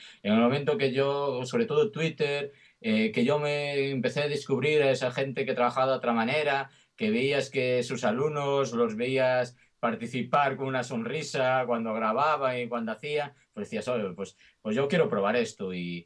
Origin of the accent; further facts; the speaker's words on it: Celanova, Galicia, Spain; además de ser gallego, soy de Celanova, que aún ahonda más